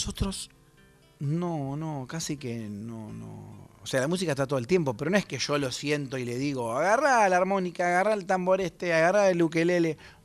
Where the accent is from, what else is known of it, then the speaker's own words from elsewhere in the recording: Rosario, Santa Fe, Argentina; que habla de nuestra provincia de Santa Fe porque ella es rafaelina y yo soy rosarino.